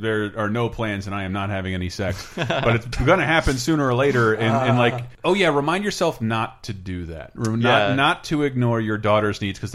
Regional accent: Florida, United States; it's also I love living in a city because I grew up in Florida and everything's a mile away.

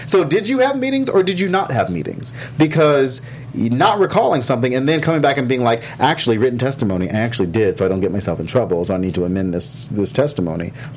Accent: California, United States; I'm saying Kamala Harris because we are from California and we follow her a lot on Twitter and Instagram and stuff like that.

